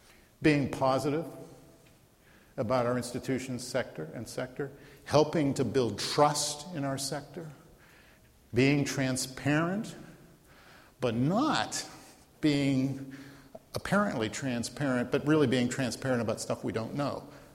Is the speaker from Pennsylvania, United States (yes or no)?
yes; Pennsylvania, United States; I come from Western Pennsylvania, as I said, and out there we have a term that we often call things like the EMS group will be mutual aid.